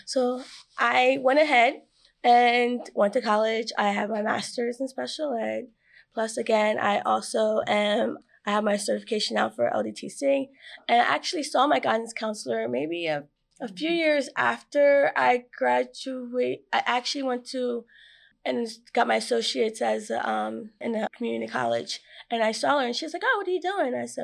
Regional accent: New Jersey, United States; I am from Salem County.

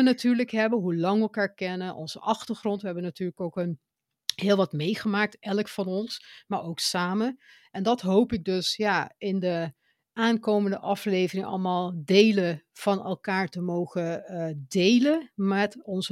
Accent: Curaçao; also born or lived in Netherlands; Nou, we komen al twee uit Curaçao. We hebben alle twee ook in Nederland gewoond, ook elders gewoond.

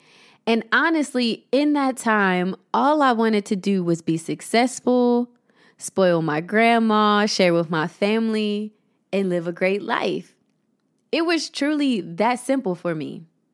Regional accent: Ohio, United States; I was on the plane to my hometown, Ohio

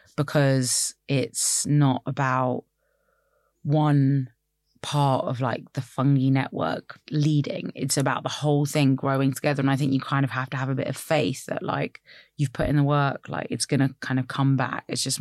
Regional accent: London, United Kingdom; I was like born in London. I'm a Londoner.

